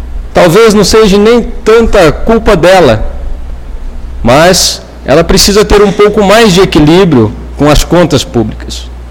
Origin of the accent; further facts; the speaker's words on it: Nova Santa Helena, Mato Grosso, Brazil; Já eu me considero filho deste lugar, porque foi aqui onde eu nasci, me criei e não tenho pretensão de ir embora, não. Eu sinto que a minha missão é aqui em Nova Santa Helena e é aqui que eu quero ficar pelo resto da minha vida